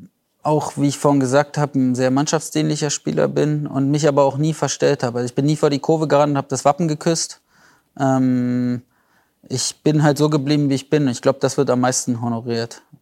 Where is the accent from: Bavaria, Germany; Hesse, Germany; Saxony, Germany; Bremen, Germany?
Saxony, Germany; Hoyerswerda; now in Düsseldorf, Germany; ich habe meine Heimat, mein Zuhause, meine Freunde, meine Familie wohnen halt alle in Hoyerswerda und Umgebung. Und das ist immer mein Zuhause. Also natürlich bin ich jetzt hier am Niederrhein ewig. Und Gladbach, Düsseldorf, wo ich auch wohne, sind schon ja dort, wo ich lebe und wo ich mich sehr wohl fühle.